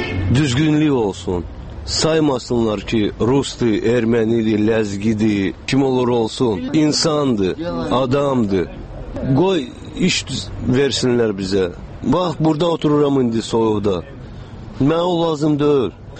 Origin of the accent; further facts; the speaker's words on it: Baku, Azerbaijan; Bakılıyıq.